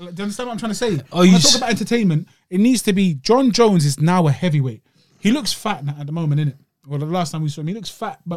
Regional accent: Brazil; He knows I'm from Brazil

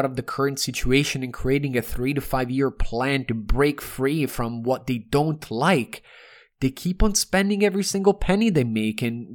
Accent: Toronto, Ontario, Canada; also born or lived in Rome; I am from Toronto and Rome

